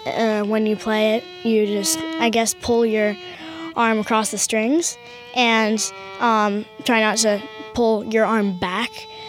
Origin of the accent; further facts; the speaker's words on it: Essex, Vermont, United States; I'm from Essex, Vermont. I'm 9 years old.